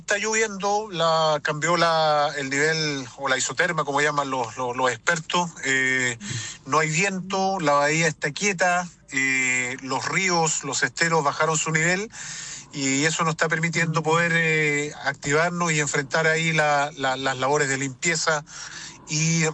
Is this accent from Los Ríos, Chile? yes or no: yes; Corral, Los Ríos, Chile; yo, como te comentaba, soy nacido y criado acá en Corral